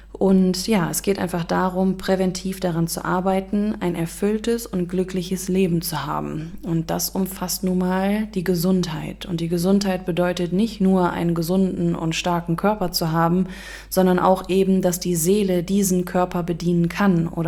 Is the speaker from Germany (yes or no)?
yes; Düsseldorf, North Rhine-Westphalia, Germany; Gut, also ich komme noch aus Düsseldorf, das wollte ich noch sagen